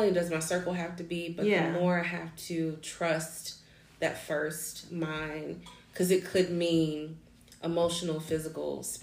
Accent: Memphis, Tennessee, United States; This is really confirming because, you know, we're originally from Memphis.

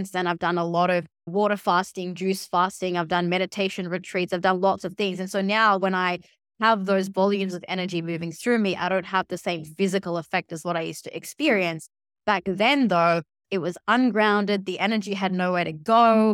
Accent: India; I'm Indian. Like, I've studied in one of the oldest yoga schools back in India many years ago.

